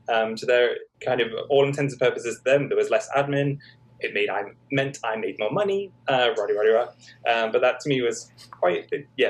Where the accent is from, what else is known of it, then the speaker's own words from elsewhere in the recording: Liverpool, North West England, United Kingdom; now in London, United Kingdom; I started up at a regional theatre in my hometown in Liverpool